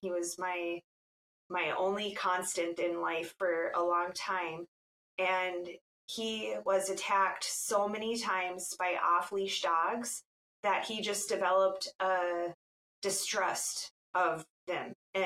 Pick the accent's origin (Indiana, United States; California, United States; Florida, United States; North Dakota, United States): North Dakota, United States; Fargo; I was able to do a news story in my hometown of Fargo, North Dakota